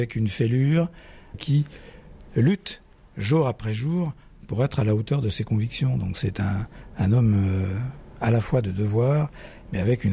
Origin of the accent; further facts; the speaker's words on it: Corsica, France; quand on est Corse, réussir des élections, c'est le minimum syndical.